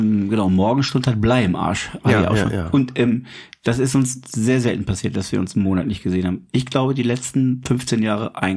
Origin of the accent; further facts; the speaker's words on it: Einbeck, Lower Saxony, Germany; born there; heute in meinem Geburtsort, dem wunderschönen Einbeck